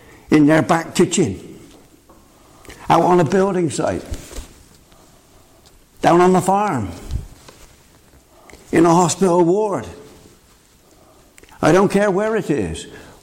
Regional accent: England, United Kingdom; Now, I'm not ashamed of being English. I can almost say, if I use inverted commas, I'm proud to be English.

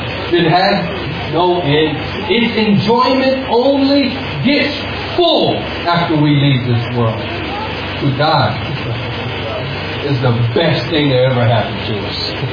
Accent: California, United States; even though I'm from California

